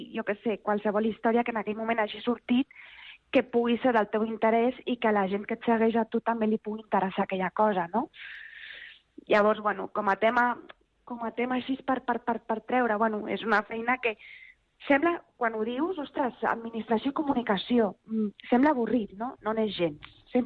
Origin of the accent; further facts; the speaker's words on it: La Seu d'Urgell, Catalonia, Spain; jo soc aquí de la Seu